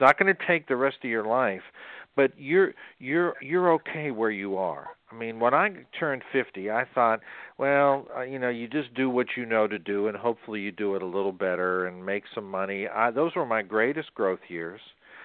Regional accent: Kenya; You know, we're African, we're Kenyan, we're poor, we're village people.

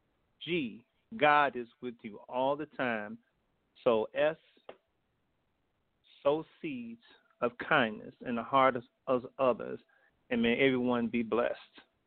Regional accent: Chicago, Illinois, United States; And also, I'm also from Chicago, Midwest.

